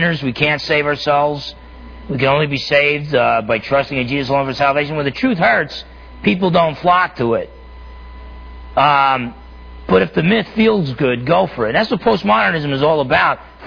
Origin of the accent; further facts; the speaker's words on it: New Jersey, United States; I'm from New Jersey.